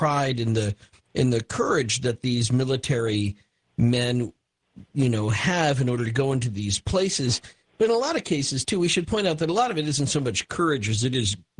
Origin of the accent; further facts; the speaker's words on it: Minnesota, United States; back in my home state of Minnesota